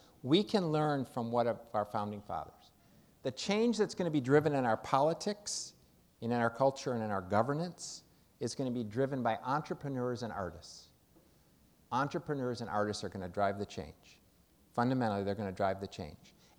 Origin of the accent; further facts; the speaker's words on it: Detroit, Michigan, United States; I'm one of 11 children, Irish Catholic, Detroit.